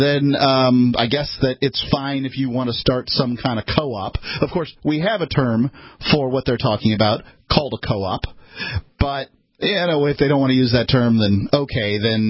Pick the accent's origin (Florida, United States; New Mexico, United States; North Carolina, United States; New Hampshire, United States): Florida, United States; I'm from Florida originally. I happen to know what it's like there.